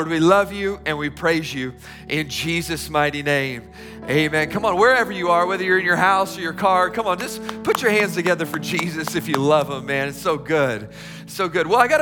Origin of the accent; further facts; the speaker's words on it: Tucson, Arizona, United States; And I grew up in Tucson, Arizona. Now, summer in Tucson, it is like 112 degree temperatures, okay?